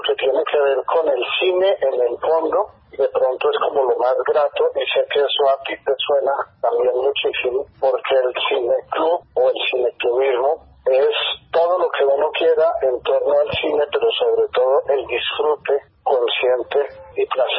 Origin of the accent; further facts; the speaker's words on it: Bogotá, Colombia; Yo soy muy bogotano